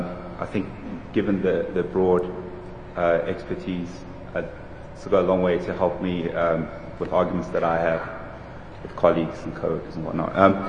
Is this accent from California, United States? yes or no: no; Seattle, Washington, United States; from Seattle.